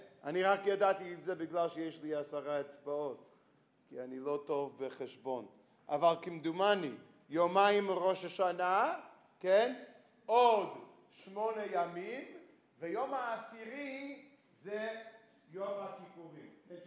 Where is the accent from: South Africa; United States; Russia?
United States; ואני אדם דתי וגדלתי דתי בתוך עולם משפחה דתית, דרך אגב, בארצות הברית, אני לא יודע אם שמתם לב, אבל אני אמריקאי במקור, אבל אם אנחנו מדברים עליי כאדם דתי, שנולדתי דתי ושבאתי מבית דתי